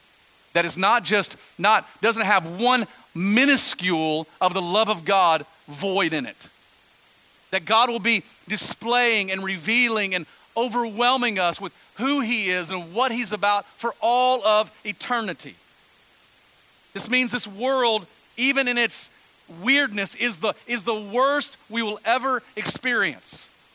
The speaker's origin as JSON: {"language": "English", "country": "United States", "said": "Listen, I am as much American as there is. I love this nation that we live in."}